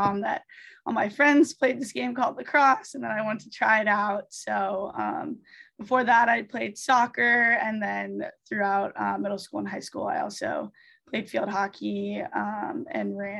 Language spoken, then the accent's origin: English; Virginia, United States; being able to play in Virginia, my home state, is really exciting. We'll have a lot of family coming out.